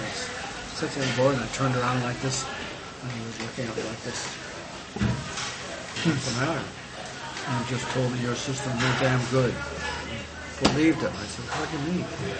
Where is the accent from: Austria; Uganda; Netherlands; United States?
United States; Oregon; now in Palo Alto, United States; Oh, no, I grew up in Oregon.